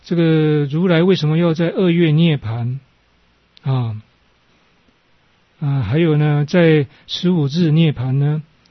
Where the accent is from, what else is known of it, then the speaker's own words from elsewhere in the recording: China; 所以一般我们中国人或是某些地方的习俗都认为满月比较吉祥